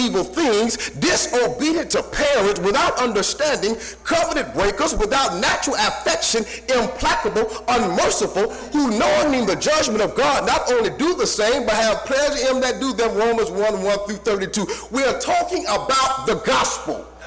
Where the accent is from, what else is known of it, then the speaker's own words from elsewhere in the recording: Montgomery, Alabama, United States; I'm from Montgomery, Alabama. And my grandfather, he used to raise horses and cows, all kind of livestock.